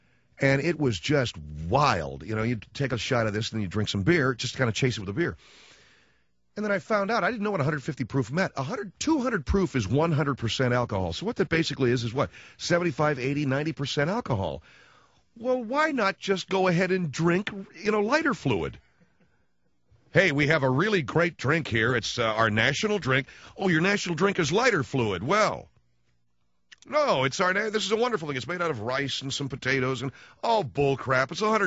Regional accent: Arcadia, California, United States; this is my hometown, I grew up here, I grew up around it. When everybody says that they grew up in L.A., it generally means they come from somewhere within 100 miles. I'm from like 13 miles outside of Los Angeles, a little town called Arcadia.

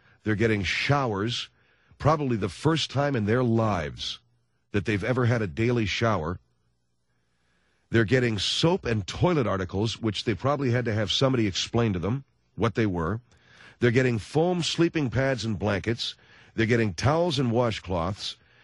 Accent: United States; Because I was raised in America. Because I was raised here. Because I came from a relatively sane home.

